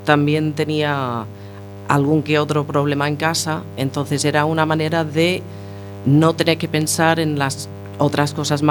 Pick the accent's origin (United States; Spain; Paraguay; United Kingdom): United Kingdom; England; Spanish is a second language; moved away; Yo tenía un salón de juegos en mi pueblo en Inglaterra